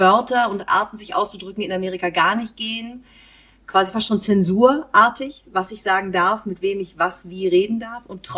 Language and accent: German; Germany; moved away as an adult; now in Switzerland; als ich in die Schweiz kam, als Deutsche vor 14, 15, 16 Jahren ungefähr, dass die Kommunikationsart eine ganz andere ist.